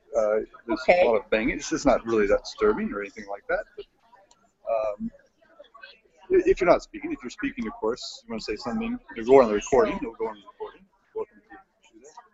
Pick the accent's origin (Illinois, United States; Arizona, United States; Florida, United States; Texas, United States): Texas, United States; now in mid-Atlantic, United States; Well, you know, I come from Texas, so but you know, I'm mid-Atlantic now.